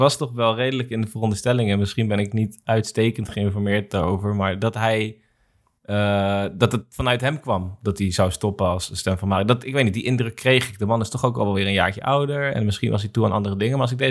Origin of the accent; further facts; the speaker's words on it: Netherlands; is voor ons misschien als Nederlanders niet het meest relevante ooit, wandelroutes.